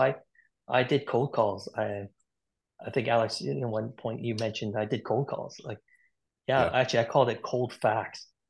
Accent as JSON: {"language": "English", "town": "Vancouver", "region": "British Columbia", "country": "Canada", "tie": "born or raised there", "also_born_or_lived": "Burnaby / Surrey / Richmond", "said": "grocery stores, restaurants, throughout Vancouver. So growing up in that environment, we moved a lot. We moved from North Van, if you're familiar with Greater Vancouver, North Van, North Burnaby, South Burnaby, Tawatson, Cloverdale, Surrey, Richmond"}